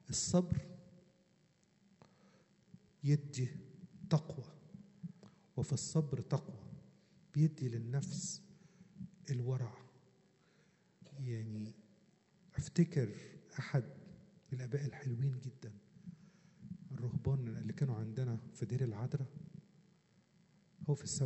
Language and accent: Arabic; Upper Egypt, Egypt; عندنا في الصعيد يودوا يعني يزوروا